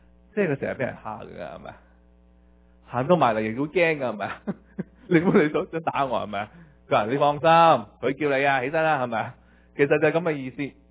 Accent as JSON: {"language": "Cantonese", "country": "China", "said": "咁但係我哋中國人睇你就啊，嘅年輕已經後生仔幾驕傲啊"}